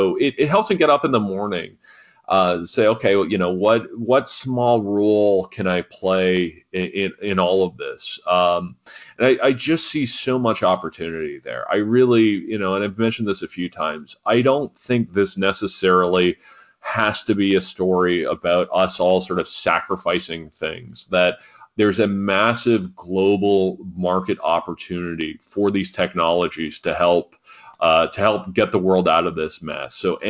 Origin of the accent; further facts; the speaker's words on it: London, Ontario, Canada; I grew up in London, Ontario, you know, in the sort of East End, you know, by a tire rim factory. You know, I'm just some blue collar kid.